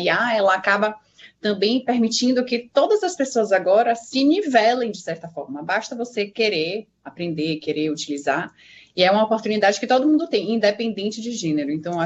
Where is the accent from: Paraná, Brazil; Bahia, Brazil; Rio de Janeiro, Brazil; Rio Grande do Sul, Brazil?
Bahia, Brazil; now in São Paulo, Brazil; fiz um mestrado na PUC de São Paulo, sou da Bahia, acabei me mudando para cá por conta disso.